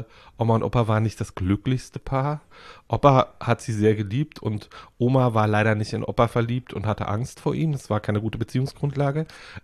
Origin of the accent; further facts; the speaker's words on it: Woltersdorf, Brandenburg, Germany; Ich bin in Woltersdorf groß geworden.